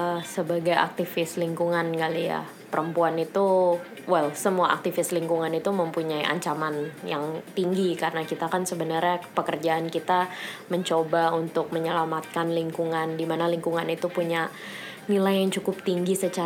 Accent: Jakarta, Indonesia; Dan di situ aku baru terbuka matanya sebagai anak Jakarta, bahwa yang namanya ketimpangan di luar Jawa itu besar sekali.

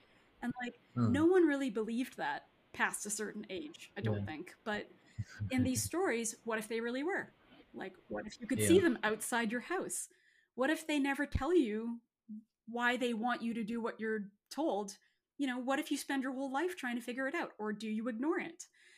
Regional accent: Canada; born there; I was born in Canada, but even when I'm back with family in Toronto, like, I feel white. I'm not Guyanese enough. Yeah. I'm not Caribbean enough.

